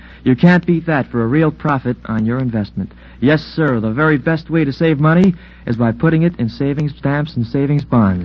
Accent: United States; I'm pretty proud that I'm an American.

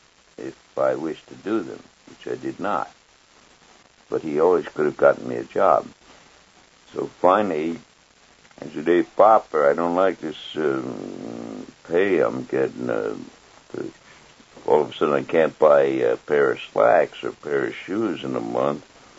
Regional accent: New York City, New York, United States; born there; I was born on 173rd Street, Fort Washington Avenue, Upper Manhattan.

